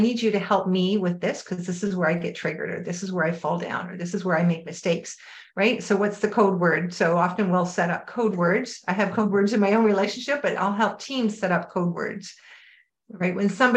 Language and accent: English; Vancouver, British Columbia, Canada; also born or lived in California; But COVID moved me to my hometown to be closer to my family. And so I'm up here in Vancouver, British Columbia, which is, I'm Canadian, but my business is in the US.